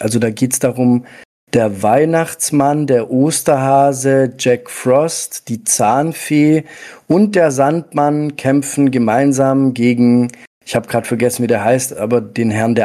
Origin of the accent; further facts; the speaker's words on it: Southern Germany, Germany; also born or lived in Italy; tatsächlich bin ich in Italien geboren. Die ersten Lebensjahre habe ich dort verbracht. Dann sind wir weiter in den Süden Deutschlands sozusagen. Also ich bin ein klassisches Gastarbeiterkind. Habe dann im Endeffekt hier auch in Deutschland vom Kindergarten bis zum Studium alles durchbesucht.